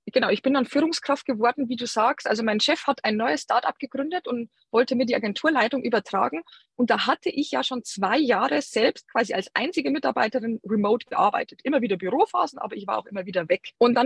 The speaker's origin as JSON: {"language": "German", "town": "Passau", "region": "Bavaria", "country": "Germany", "tie": "born or raised there", "lives_now": "Berlin, Germany", "said": "Ich bin in Passau aufgewachsen, ich bin gebürtige Niederbayerin und wollte dann nach Berlin gehen und meine Familie eben noch sehen können."}